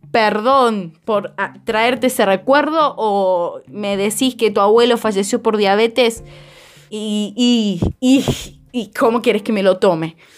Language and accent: Spanish; Córdoba, Argentina; porque ya que estoy en Córdoba, soy cordobesa